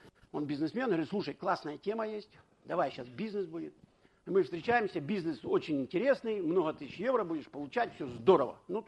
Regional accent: Far East, Russia; now in Moscow, Russia; когда я приехал с Дальнего Востока, я приехал в Москву, дочке 16 лет, ну, провинциалка такая, тут Москва, да.

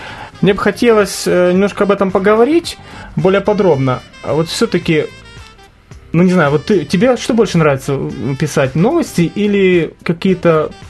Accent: Lviv, Lviv Oblast, Ukraine; Я сам из Западной Украины, со Львова.

